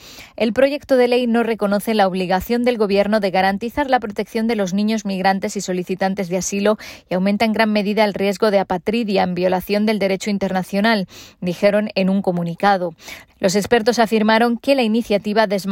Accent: Tigray, Ethiopia; Por supuesto que soy de Tigray, pero lo que estoy diciendo no es sesgado.

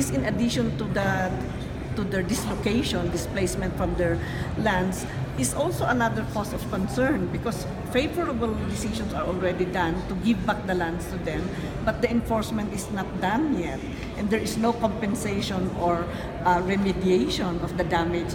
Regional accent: Philippines; I come from the Philippines

